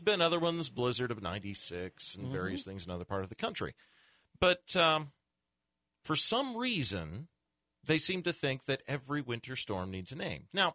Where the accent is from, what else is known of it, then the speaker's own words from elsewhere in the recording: Midwest, United States; But at the same time, as a Midwesterner, I was laughing hysterically.